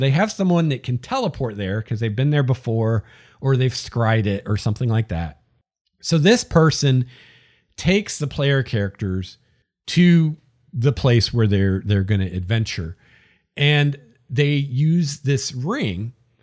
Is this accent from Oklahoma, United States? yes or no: no; Bellingham, Washington, United States; I ran a very short series of adventures here in my hometown of Bellingham for some players.